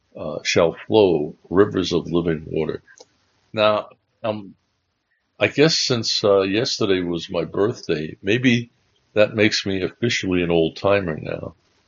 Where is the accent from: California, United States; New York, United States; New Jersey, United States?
New York, United States; Bronx; Growing up in New York, being born in the Bronx and growing up in New York, I was, and then dealing with Joe DiMaggio and Mickey Mantle and Yogi Berra and all those greats.